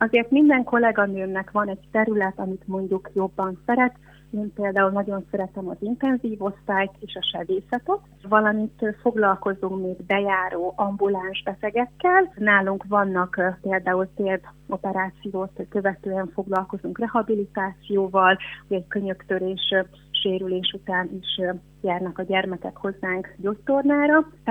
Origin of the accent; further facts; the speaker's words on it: Dunavarsány, Pest, Hungary; Én Dudavarsányban nőttem fel, Budapesttől nincs messze